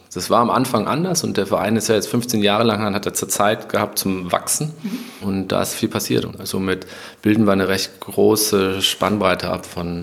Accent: Mettmann, North Rhine-Westphalia, Germany; Nee, ich bin nicht in Köln aufgewachsen. Ich komme aus dem Neandertal, aus Mettmann. Und habe wirklich das Neandertal direkt neben meinem Lebensort gehabt, wo ich aufgewachsen bin.

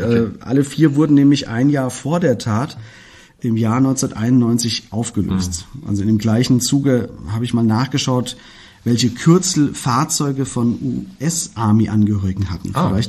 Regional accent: Künzell, Hesse, Germany; weil ich ja selbst dort aufgewachsen bin in Künzel.

